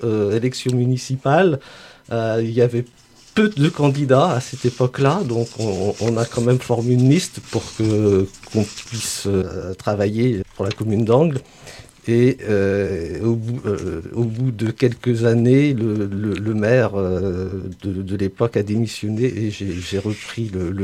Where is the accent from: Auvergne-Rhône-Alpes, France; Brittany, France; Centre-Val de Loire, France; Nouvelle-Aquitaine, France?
Nouvelle-Aquitaine, France; Châtellerault; born there; Non, je suis né à Châtellerault